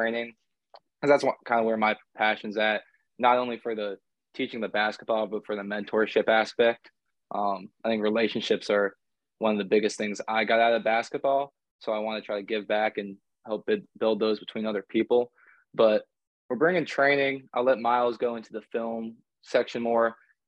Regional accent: Durham, North Carolina, United States; I grew up in Durham.

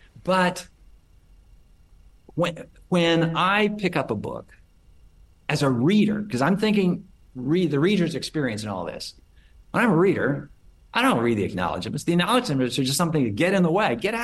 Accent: Oregon, United States; And then because I'm from Oregon, grew up in Oregon

